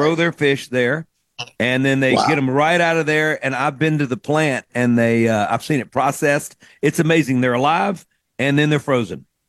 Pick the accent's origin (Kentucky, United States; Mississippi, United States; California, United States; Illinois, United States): Mississippi, United States; And he goes, oh, I'm in Mississippi. I said, you're in my home state and I don't see you?